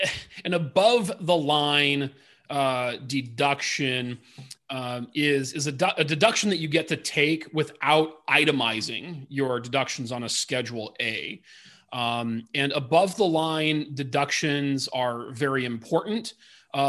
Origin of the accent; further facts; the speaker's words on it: Rapid City, South Dakota, United States; also born or lived in Fort Collins; I am from all over the place. My driver's license says Rapid City, South Dakota, although I never visit there. Lived in Fort Collins for about a decade, live out in Washington State now.